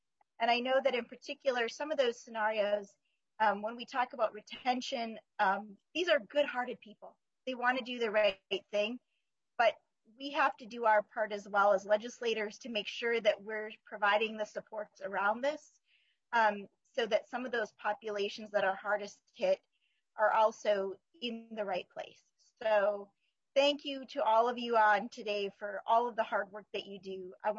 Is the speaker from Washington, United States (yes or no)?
no; Richfield, Minnesota, United States; I grew up in Richfield.